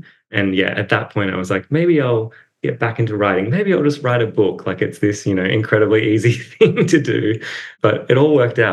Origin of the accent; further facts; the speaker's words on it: Ballarat, Victoria, Australia; as a teenager, I grew up in Ballarat, where all of my books are set.